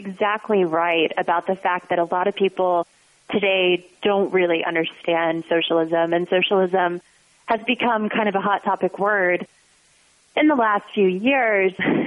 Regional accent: Fort Worth, Texas, United States; Yeah, so I'm originally from Fort Worth, Texas. Come from a long line of Texans.

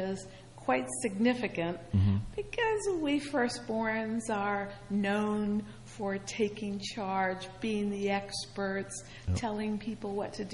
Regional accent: Akron, Ohio, United States; now in New Jersey, United States

